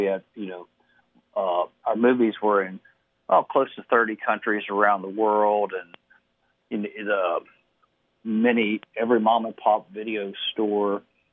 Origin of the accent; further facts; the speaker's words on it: Martinsburg, West Virginia, United States; I grew up in Martinsburg, outside of Martinsburg.